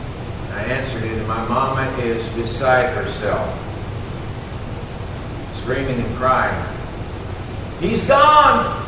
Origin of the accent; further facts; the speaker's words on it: Texas, United States; She had met another man from Texas. That's why I grew up in Texas.